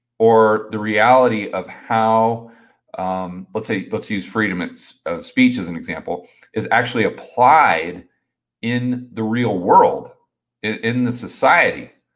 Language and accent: English; United States; I'm an American, and I think the Constitution is one of the most amazing things